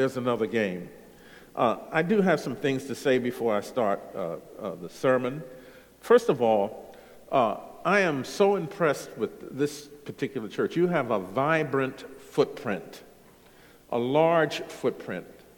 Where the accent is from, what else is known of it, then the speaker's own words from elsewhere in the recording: United States; If you didn't know, I'm from the United States.